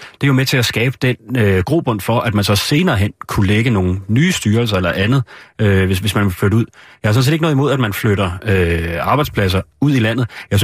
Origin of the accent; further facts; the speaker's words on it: Capital Region of Denmark, Denmark; nu kommer jeg ikke selv fra København, men lidt udenfor, og der er ikke et udkantsområde, vil jeg sige, men jeg er ikke, synes jeg selv, den største københavnerist, og er sådan set også i gang med at udflytte mig selv så småt